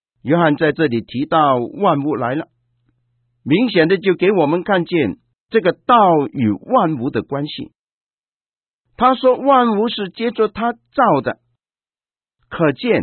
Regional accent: China; 道这个字是我们中国人都非常熟悉的一个讲法

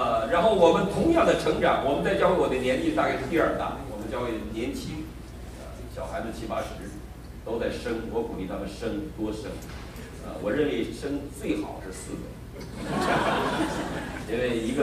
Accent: China; 可是我们中国人呢，是最讨厌听这个死字的。

